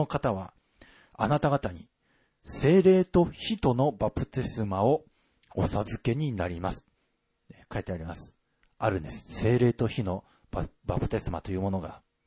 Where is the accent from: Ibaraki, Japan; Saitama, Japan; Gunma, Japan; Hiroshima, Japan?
Ibaraki, Japan; 私は、生まれ育った茨城の方では麦畑もありました。